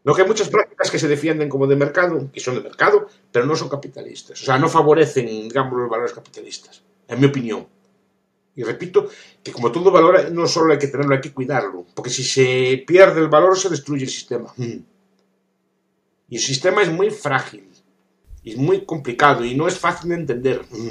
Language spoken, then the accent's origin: Spanish; Vigo, Galicia, Spain; Yo ahora estoy hablando desde Vigo. Yo de Vigo aquí son mis antepasados, mi familia de por aquí.